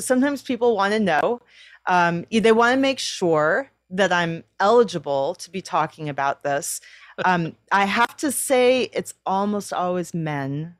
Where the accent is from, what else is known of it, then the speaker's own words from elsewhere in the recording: California, United States; I'm a Californian, so I do some Californian things.